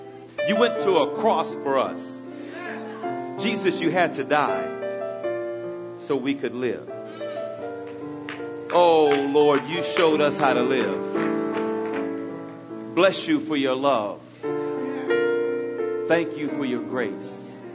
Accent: Houston, Texas, United States; also born or lived in Russia; I had the privilege of living in Russia. It's cold. I'm from Texas. I'm from Third Ward, Houston.

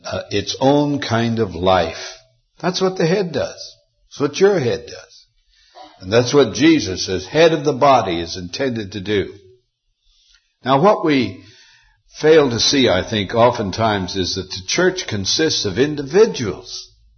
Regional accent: Montana, United States; when I was a boy growing up in Montana, we didn't buy chickens down at the grocery store all packaged up nice in plastic.

